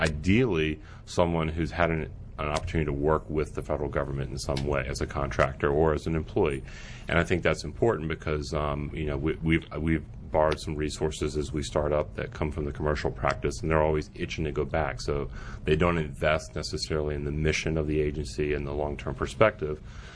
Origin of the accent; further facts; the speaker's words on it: Richmond, Virginia, United States; I'm from Richmond, Virginia. Went to Virginia Tech.